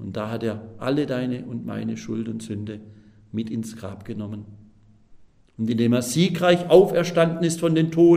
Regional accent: Pforzheim, Baden-Württemberg, Germany; Es gab in meiner Heimatstadt Pforzheim am Ende des Krieges folgende Situation.

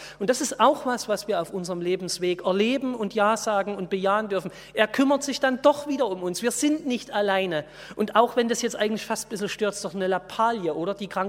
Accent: Saxony, Germany; Meine Eltern überlegen seit ein paar Tagen, ob wir bei uns im Vogtland in Sachsen vielleicht in unserem Haus Flüchtlinge aufnehmen. Ein Dorf mit 900 Menschen.

